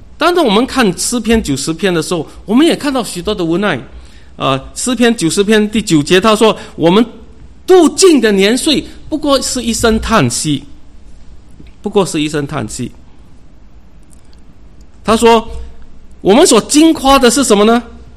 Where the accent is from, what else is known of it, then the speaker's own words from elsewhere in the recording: China; 我是身为中国人呢